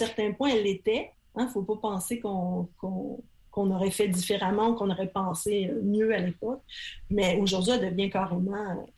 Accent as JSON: {"language": "French", "region": "Quebec", "country": "Canada", "said": "c'est plutôt dans le changement d'usage du maître chez nous au Québec"}